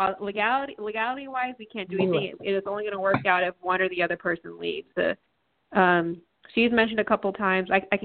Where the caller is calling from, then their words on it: Texas, United States; I'm calling from Texas.